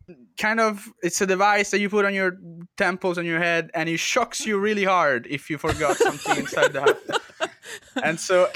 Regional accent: Rome, Lazio, Italy; English is a second language; I'm from the middle. I'm from Rome.

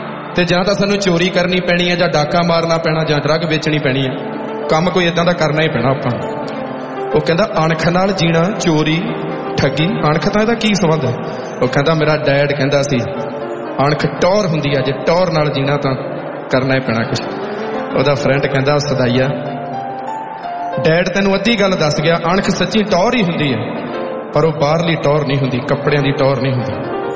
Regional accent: Punjab, India; born or raised there; moved away as an adult

